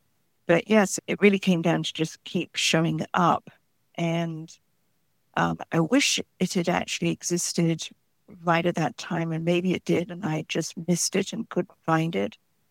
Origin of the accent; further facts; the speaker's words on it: United Kingdom; I'm obviously British.